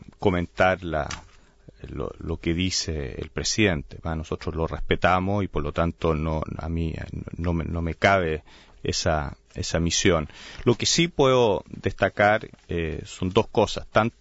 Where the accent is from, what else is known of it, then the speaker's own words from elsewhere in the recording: Chile; los socios suecos, finlandeses o chilenos, o yo mismo como chileno